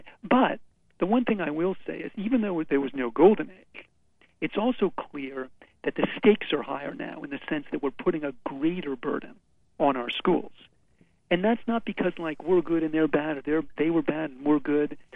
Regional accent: United States; which is something as an American to be proud of, I think.

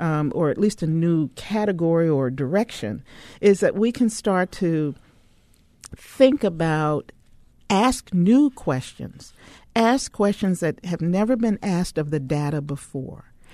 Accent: New York, United States; You know, I'm a New Yorker, so that was west.

